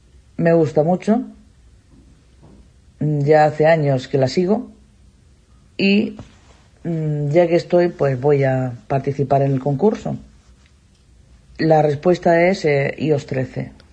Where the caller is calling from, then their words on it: Murcia, Region of Murcia, Spain; de Murcia y enviaba este mensaje, este audio